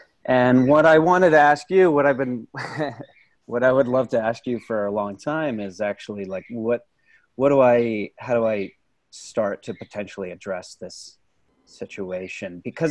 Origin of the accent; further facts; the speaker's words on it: Chico, California, United States; Yeah, I'm from Northern California. I'm from Chico.